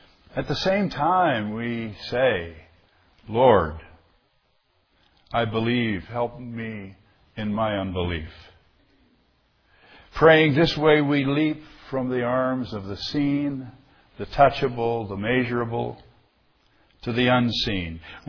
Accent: Ireland; not because I'm Irish, but because Jesus reigns.

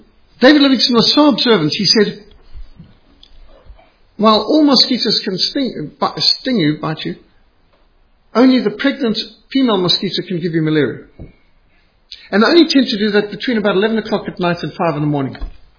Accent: Zimbabwe; when I was growing up in Rhodesia

